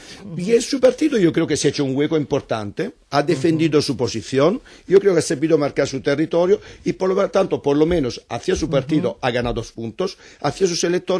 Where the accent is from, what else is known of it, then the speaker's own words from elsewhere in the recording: Italy; Spanish is a second language; moved away as an adult; now in Spain; como vengo de Italia y he vivido el gobierno de Monti